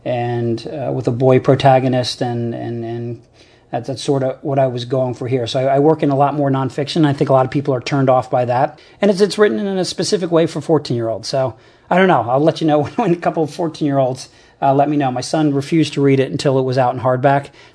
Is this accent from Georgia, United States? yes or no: no; New Jersey, United States; I'm from Jersey originally.